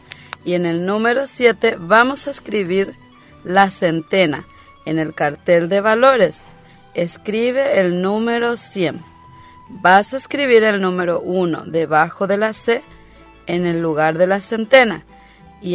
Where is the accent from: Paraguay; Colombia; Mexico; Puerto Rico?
Paraguay; Además, tenemos que agradecer a Dios por todo lo que nos regala cada día como paraguayos.